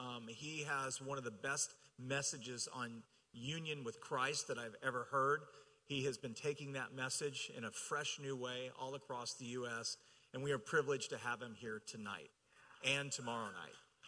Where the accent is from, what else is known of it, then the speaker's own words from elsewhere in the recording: Texas, United States; I grew up in Texas, and my high school friend